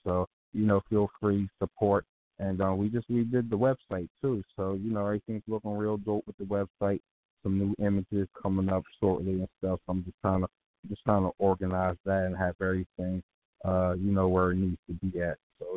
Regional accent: Sharon Hill, Pennsylvania, United States; from Philly, from my hometown, Sharon Hill.

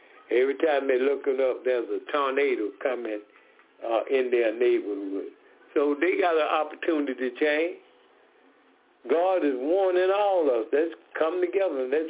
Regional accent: Decatur, Georgia, United States; We are from Decatur, Georgia.

